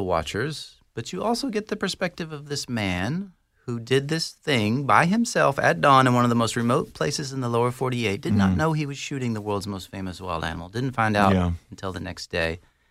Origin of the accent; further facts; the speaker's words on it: Texas, United States; I am from the West, but I'm from Texas, which is a very long way from the Northern Rockies.